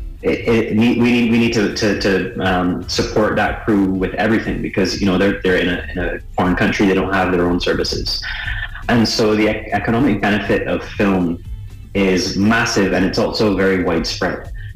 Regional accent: Barbados; So I'm Bajan. I'm actually half Trini, but mm-hmm. I was born in Barbados.

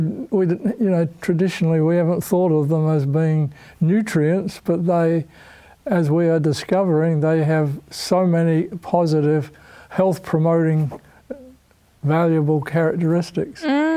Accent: Australia; accent: Aussie; And my Aussie accent or what, I don't know, but they advertise it as phytochemicals.

